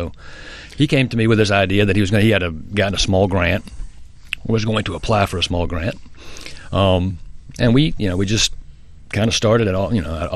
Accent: Georgia, United States; now in Ypsilanti, United States; I'm from Georgia originally.

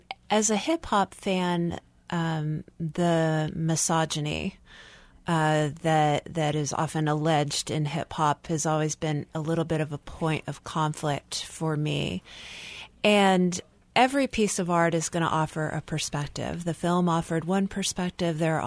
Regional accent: Houston, Texas, United States; And like Reach, I was a suburban kid. My hometown was Houston, Texas.

